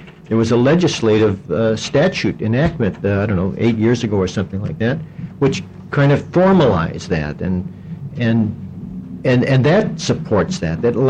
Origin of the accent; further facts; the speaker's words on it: Portland, United States; I'm from Portland.